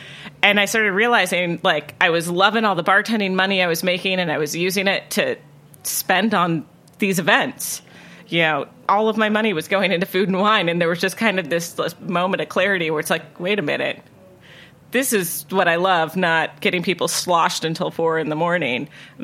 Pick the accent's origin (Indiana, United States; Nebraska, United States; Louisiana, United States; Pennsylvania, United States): Louisiana, United States; New Orleans; growing up in New Orleans, if you went to a restaurant, you know, by the time I was 7 years old, if my parents ordered a bottle, my sister and I've got a glass.